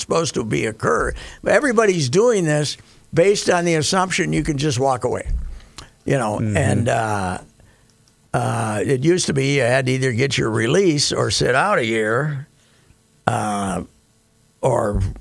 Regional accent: Minnesota, United States; We're both from Minnesota.

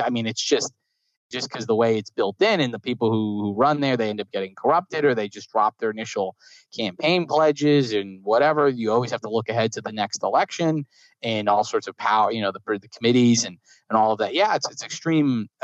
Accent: New Jersey, United States; I grew up in New Jersey. So I remember my town, actually, we had a tree.

